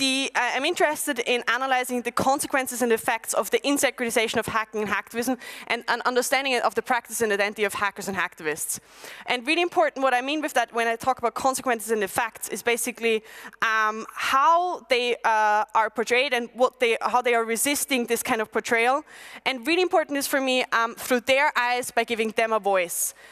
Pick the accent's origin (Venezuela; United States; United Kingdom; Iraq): United Kingdom; Belfast, Northern Ireland; I'm from Belfast and everybody assumes that.